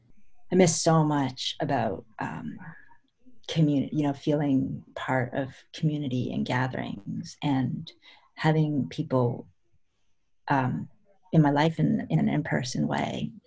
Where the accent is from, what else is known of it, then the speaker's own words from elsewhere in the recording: Canada; moved away as an adult; now in New York City, United States; And I'm from Canada. I was born and raised from Canada, and then I came to the United States for undergraduate college